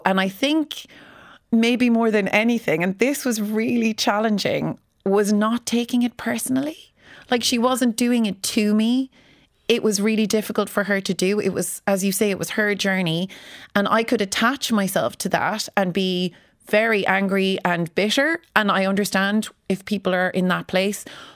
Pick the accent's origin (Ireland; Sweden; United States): Ireland; Cork, Munster; Definitely bold. I'm from Cork